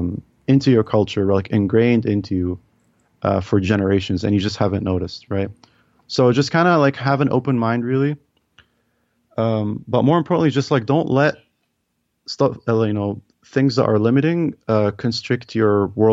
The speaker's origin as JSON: {"language": "English", "country": "Egypt", "tie": "born or raised there", "said": "You know, I was born and raised in Egypt."}